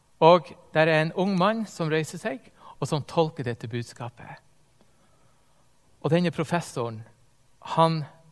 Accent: Finnsnes, Troms, Norway; en sånn nasjonalfest hjemme på Finnsnes

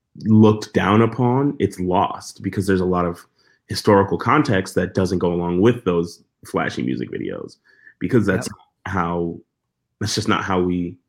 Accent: Rochester, New York, United States; I'm like, oh yeah, I'm from Rochester, New York.

